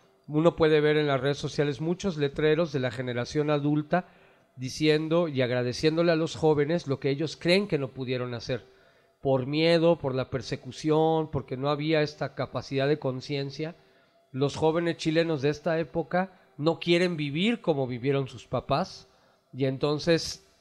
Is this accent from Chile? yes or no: no; Mexico; nosotros como mexicanos nos demos cuenta